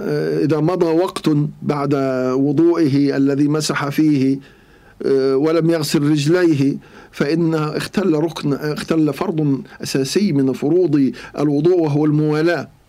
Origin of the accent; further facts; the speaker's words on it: Gaza, Gaza Strip, Palestine; إحنا من غزة ليافا أو تل أبيب حوالي 80 كيلو